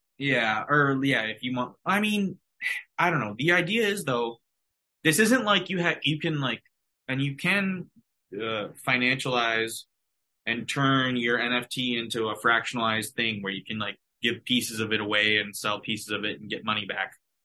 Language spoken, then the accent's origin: English; Minnesota, United States; We're Minnesotan guys.